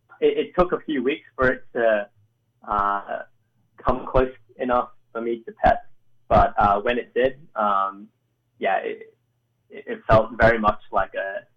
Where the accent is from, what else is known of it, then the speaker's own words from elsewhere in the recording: Delhi, India; born there; I was born in Delhi, but my family originally is from central India.